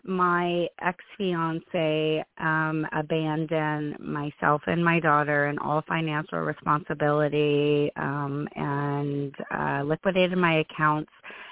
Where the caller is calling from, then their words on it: San Antonio, Texas, United States; Hi. In San Antonio.